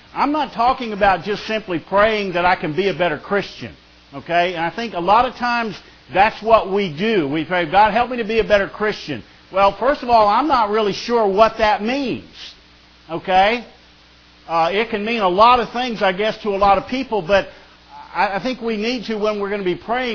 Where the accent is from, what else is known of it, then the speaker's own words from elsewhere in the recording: Ohio, United States; Vincent and I, you know, we grew up together back in Ohio when I lived over there.